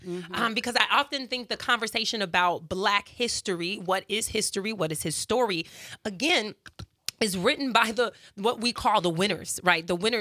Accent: United States; You know, I'm black. And I'm proud, and I'm from America

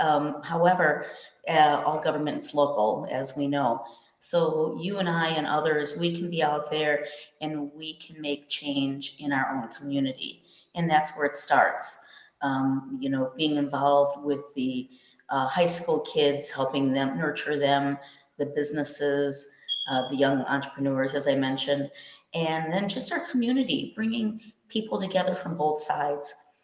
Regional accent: Waukesha, Wisconsin, United States; growing up in Waukesha, I know many of the families, both the Hispanic families and just every other nationality. We still had pockets of neighborhoods

